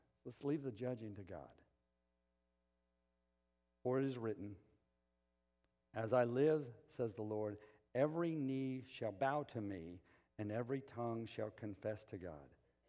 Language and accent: English; Albuquerque, New Mexico, United States; My home church, when I grew up in Albuquerque, they started having a Saturday night service.